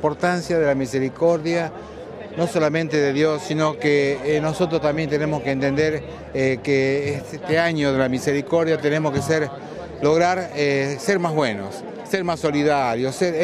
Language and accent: Spanish; Bandera, Santiago del Estero, Argentina; Nosotros somos de Argentina, de la provincia de Santiago del Estero. Un pueblito, Bandera, que se llama.